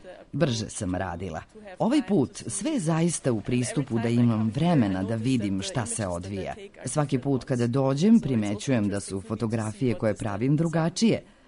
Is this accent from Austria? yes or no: yes; Graz, Styria, Austria; also born or lived in Dresden; ja sam iz Graca, ali sam studirala vajarstvo u Drezdenu.